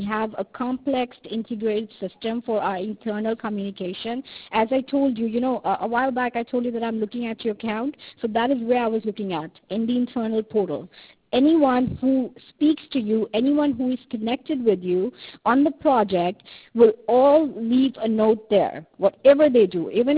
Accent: South Africa; English is a second language; English is my second language. And, yeah, you can say that they have accent too. I'm from South Africa.

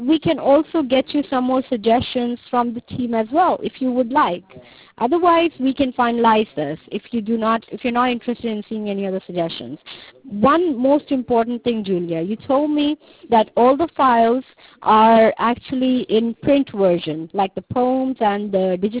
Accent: New York, United States; I am originally from New York.

